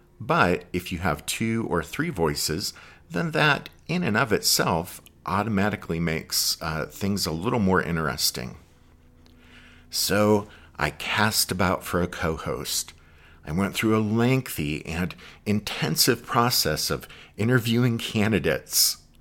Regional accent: Pennsylvania, United States; but I'm from Pennsylvania and she's from Arkansas, so you have the whole north-south thing going on.

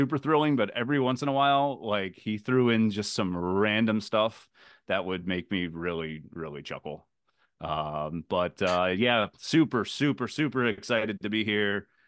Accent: Gainesville, Florida, United States; I'm a two-time Florida grad. I'm from Gainesville originally. Yeah, grew up there.

